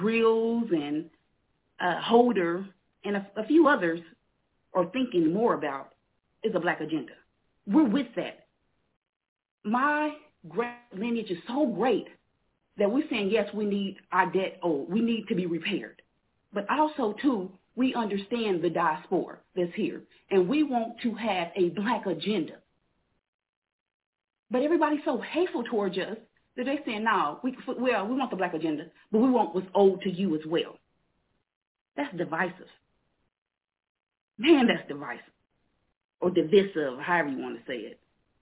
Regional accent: Kansas City, Missouri, United States; I'm from Kansas City, Missouri. My lineage is here.

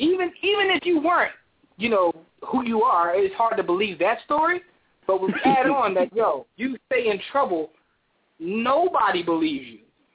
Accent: Philadelphia, Pennsylvania, United States; I mean, well, I grew up in Philadelphia, right?

